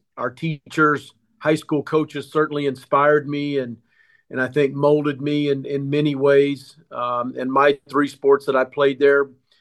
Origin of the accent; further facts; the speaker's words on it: Sallisaw, Oklahoma, United States; Yeah, I grew up in Sallisaw, Oklahoma, as you know, a small town and two parents.